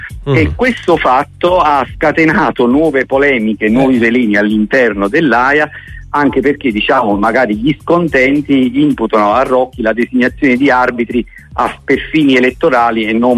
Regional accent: Salerno, Campania, Italy; io come sai comunque sono di Salerno

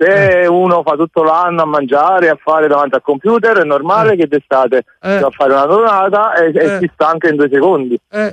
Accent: Naples, Campania, Italy; Però non sono austriaco, sono napoletano.

